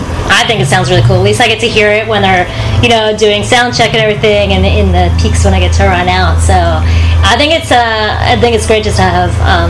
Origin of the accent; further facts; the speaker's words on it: Philadelphia, Pennsylvania, United States; I'm a Philly girl.